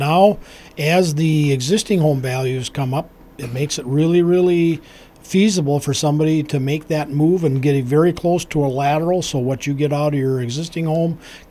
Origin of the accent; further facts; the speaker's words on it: Hastings, United States; But, you know, growing up in Hastings, you know, the Westwood.